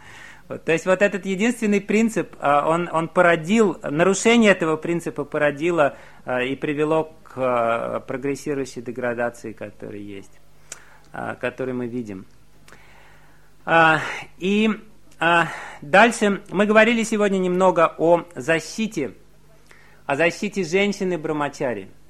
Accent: Uzbekistan; Я вырос в Узбекистане, и я знаю традиционные узбекские семьи.

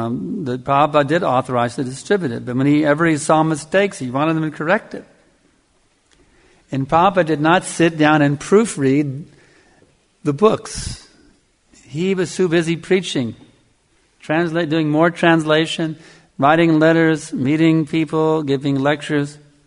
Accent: Texas, United States; now in Australia; I don't know what you call it here in Australia, but I'm from Texas, and when somebody talks about cattle raising, that means something.

